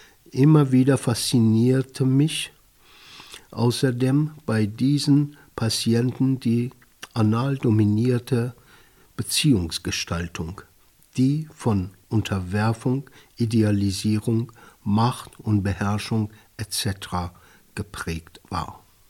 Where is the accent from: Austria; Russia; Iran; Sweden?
Iran; dass ich als Iraner keinen anderen Iraner kannte